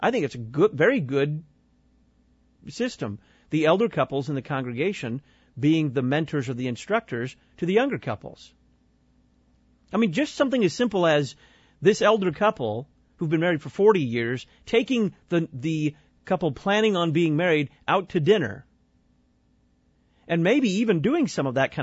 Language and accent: English; Texas, United States; I've never been quite sure about how to pronounce many words because I came from Texas. And in Texas, all language gets kind of flattened down.